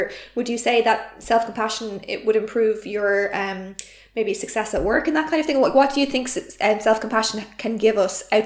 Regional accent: Ireland; And perhaps, well, this is I'm Irish, maybe, and we've got a lot of listeners in Britain as well.

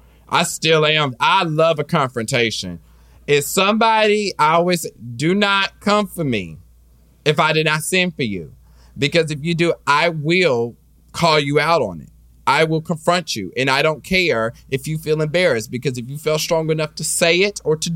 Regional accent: Kansas City, Missouri, United States; especially with growing up in Kansas City

